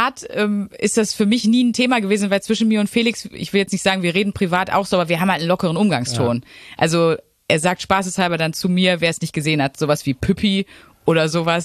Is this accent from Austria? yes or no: no; North Rhine-Westphalia, Germany; Also ich bin aus dem Ruhrgebiet.